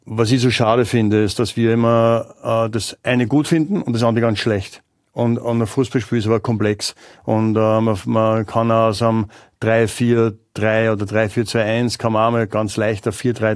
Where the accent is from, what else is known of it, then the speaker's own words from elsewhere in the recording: Austria; waren wir 10 oder 15 Jahre stolz als Österreicher, dass wir das Pressing spielen.